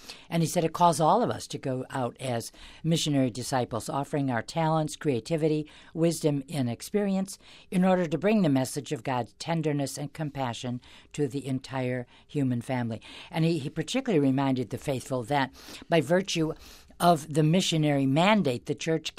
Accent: United States; Well, it was fun to be in my home country and signing books and so forth in New York and Washington, a great, great visit.

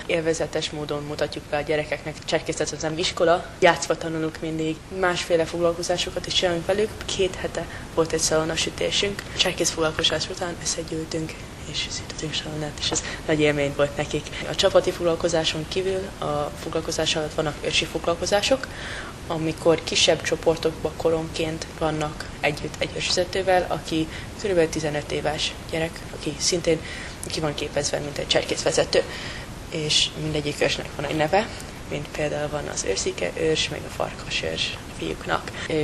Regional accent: United States; Amerikai vagyok, és te magyar is vagyok. És ez így jó, két kultúrában részt tudok venni

